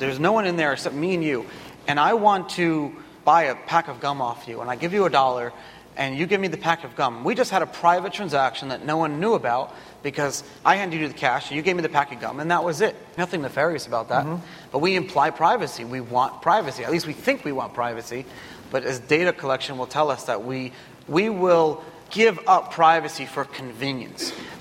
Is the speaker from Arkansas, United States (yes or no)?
no; New York, United States; So I'm from here. I'm from Brooklyn. And I was living in my parents' basement.